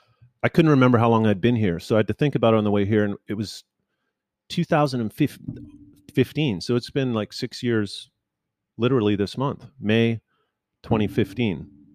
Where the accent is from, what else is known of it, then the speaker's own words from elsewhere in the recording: Vancouver, British Columbia, Canada; I'm from Vancouver, by the way.